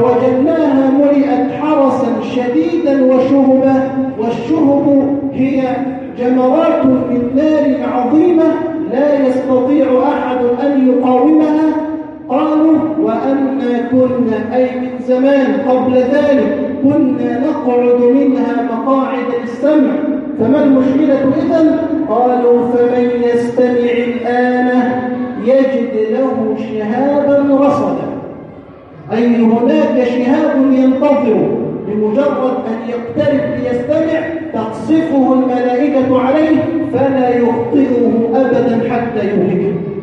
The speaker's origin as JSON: {"language": "Arabic", "country": "Egypt", "said": "واحفظ بلدنا مصر من شر الأشرار"}